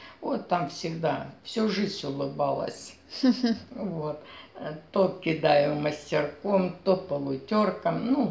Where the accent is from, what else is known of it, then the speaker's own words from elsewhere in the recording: Krasnaya Zarya, Zabaykalsky Krai, Russia; born there; also born or lived in Belovo, Russia; Родилась я 7 января в Читинской области, село Красная Заря, Желтулакского района.